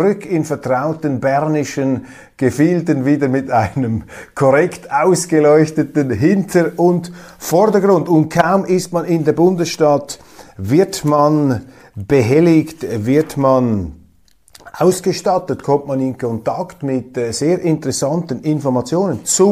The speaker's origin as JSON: {"language": "German", "country": "Switzerland", "said": "die Indianer sind wir Schweizer."}